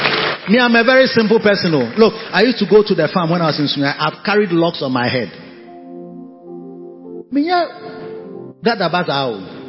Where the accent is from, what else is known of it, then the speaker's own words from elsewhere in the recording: Korle Bu, Greater Accra, Ghana; born there; I was born in Kolebu. Yes, local boy like me.